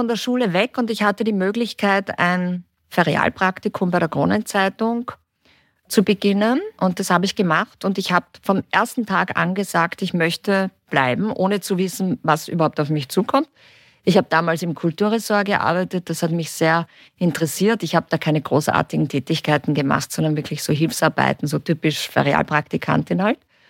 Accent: Vienna, Austria; ich bin in Wien geboren und ich bin auch hier aufgewachsen. Ich war in der französischen Schule, was für mich sehr wichtig und auch prägsam war, weil ich bin 1962 geboren.

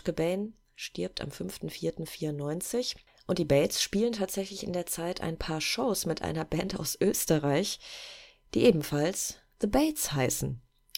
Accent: Essen, North Rhine-Westphalia, Germany; Zeche Karl, also in meiner Heimatstadt und in meinem Wohnort

